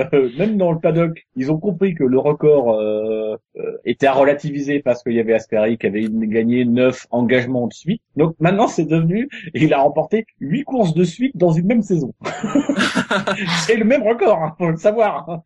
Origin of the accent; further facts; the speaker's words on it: Hauts-de-France, France; Que dalle. Je suis Picard.